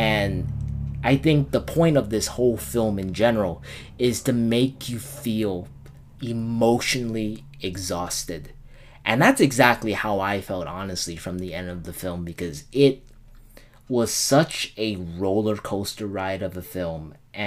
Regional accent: Hawaii, United States; because you know, I'm from Hawaii and I'm quite familiar with the song.

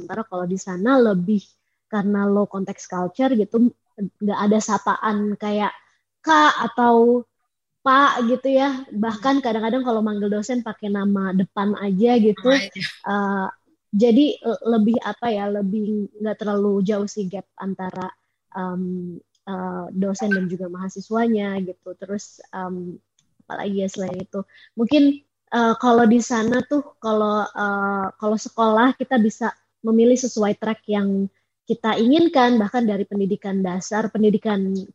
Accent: Indonesia; also born or lived in United States; aku dari TK sampai S1 kan di Indonesia, di sekolah sekolah nasional, maksudnya bukan sekolah internasional gitu ya, sekolah reguler biasa, terus kemudian merasakan S2 di Amerika Serikat.

